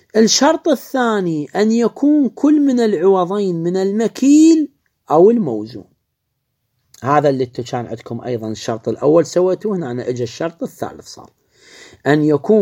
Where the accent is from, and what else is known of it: Iraq